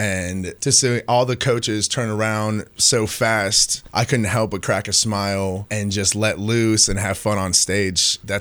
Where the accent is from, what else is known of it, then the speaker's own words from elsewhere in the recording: Fredericksburg, Virginia, United States; I'm 33, and I'm from Fredericksburg, Virginia.